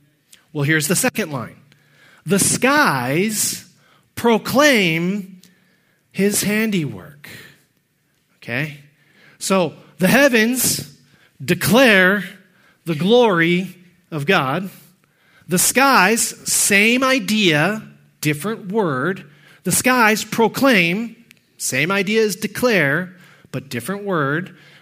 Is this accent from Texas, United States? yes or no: yes; Texas, United States; I'm from Texas. There are many things Texans do. Poetry is not one of them.